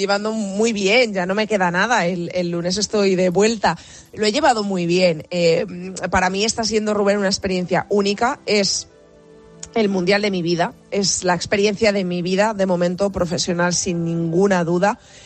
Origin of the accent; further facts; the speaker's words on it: Spain; como españoles que somos, queremos que gane España